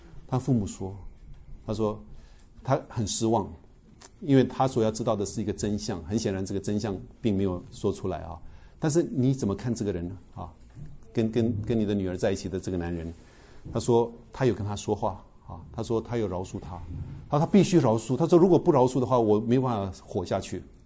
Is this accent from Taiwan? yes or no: no; China; 我们中国人可能没办法体会啊